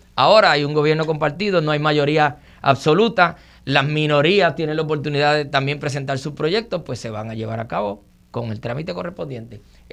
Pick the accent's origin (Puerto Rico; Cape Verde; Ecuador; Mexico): Puerto Rico; Yo promuevo ese respeto entre los puertorriqueños